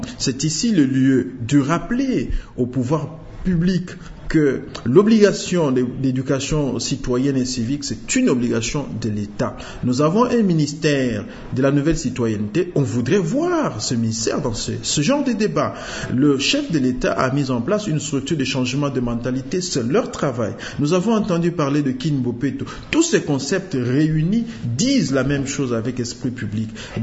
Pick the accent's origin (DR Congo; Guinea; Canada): DR Congo